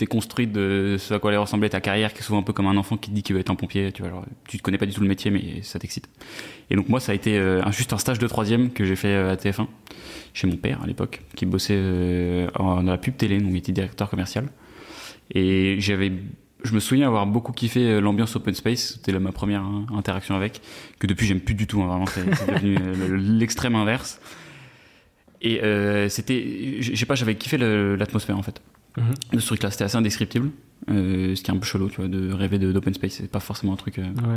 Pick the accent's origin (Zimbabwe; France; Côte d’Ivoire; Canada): France; Versailles, Île-de-France; j'ai grandi à Versailles déjà, moi. Donc, avec tout son lot de stéréotypes qui sont en grande partie vrais, pour toute la partie... C'est une ville qui est très religieuse, tu vois. Où tu vas à la messe.